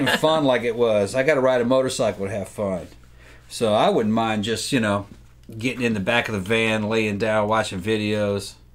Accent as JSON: {"language": "English", "country": "Brazil", "tie": "born or raised there", "lives_now": "United States", "said": "And growing up in Brazil, I'm like, that's a Brazilian."}